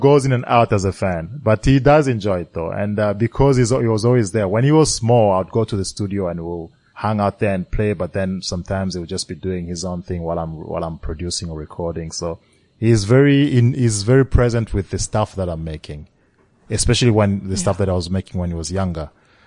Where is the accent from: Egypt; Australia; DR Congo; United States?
DR Congo; English is a second language; But maybe it's my refugee background, growing up in Congo, all of that.